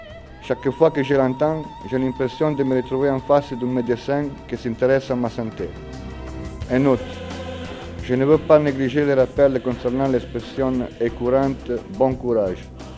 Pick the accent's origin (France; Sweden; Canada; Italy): Italy; French is a second language; parce que je suis italien, j'écris en français, je pense en français